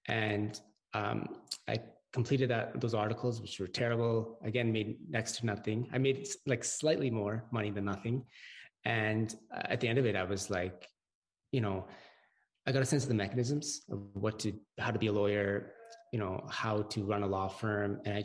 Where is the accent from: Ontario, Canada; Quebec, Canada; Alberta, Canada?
Alberta, Canada; Edmonton; I'm from Edmonton, which is the home and traditional gathering place or current gathering place for numerous kind of First Nations and Métis communities, including the Cree, Salto, Blackfoot